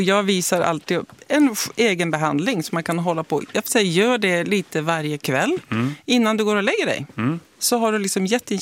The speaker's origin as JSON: {"language": "Swedish", "country": "Norway", "said": "det är skillnad på Norge och Sverige för jag är norsk."}